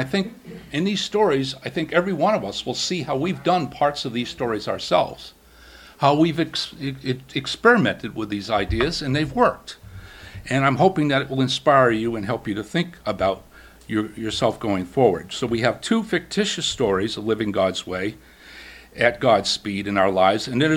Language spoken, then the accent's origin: English; Massachusetts, United States; I went back to where I grew up in central Massachusetts. You probably can tell by my accent.